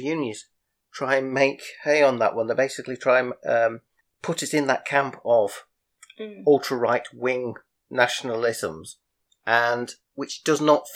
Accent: England, United Kingdom; And I say, as an English person, I felt that.

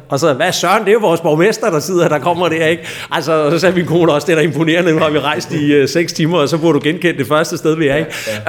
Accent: Næstved, Zealand, Denmark; jeg er født og opvokset i Næstved. Jeg har aldrig haft anden postnummer

